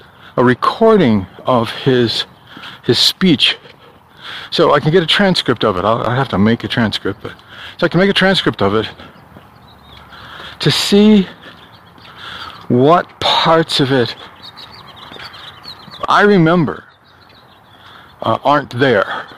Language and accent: English; New York, United States; accent: Long Island; Sound like I'm from Long Island.